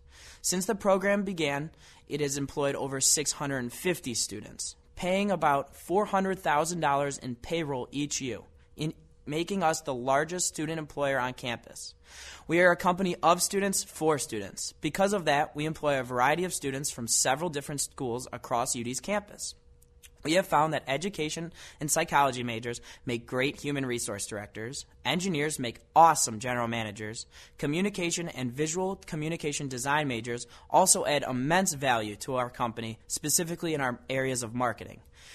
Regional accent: Bay Village, Ohio, United States; I am originally from Bay Village, Ohio, outside of Cleveland

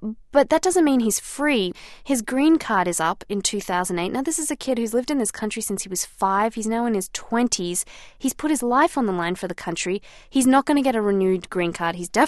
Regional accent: Sydney, New South Wales, Australia; also born or lived in India; now in United States; I was born in India and have spent a lot of time in India, but I grew up and I was educated in Sydney in Australia, and I've spent pretty much the last 10 years between New York City and Latin America.

